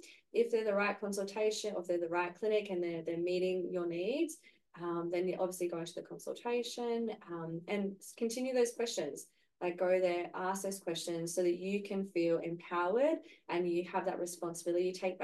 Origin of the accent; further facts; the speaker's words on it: Perth, Western Australia, Australia; also born or lived in Sydney; I grew up in Perth.